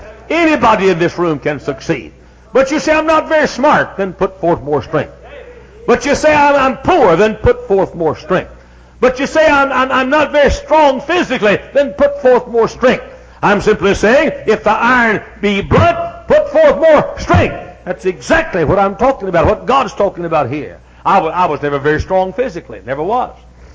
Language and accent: English; Texas, United States; when I was a kid preacher, growing up in Texas, if my church or my school had voted for the young man least likely to be a preacher